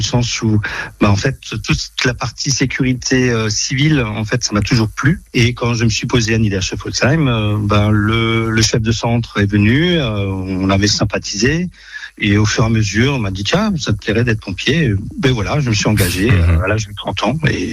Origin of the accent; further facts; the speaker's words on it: Grand Est, France; Et chez nous en Alsace, hein, bien sûr.